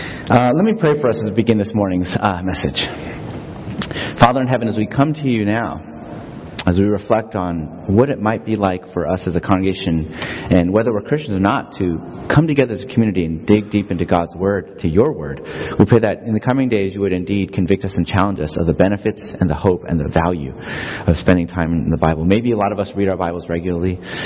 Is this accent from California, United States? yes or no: yes; Los Angeles, California, United States; I grew up in Los Angeles and actually didn't know who Rosa Parks was until my kids had to do that whole bus thing.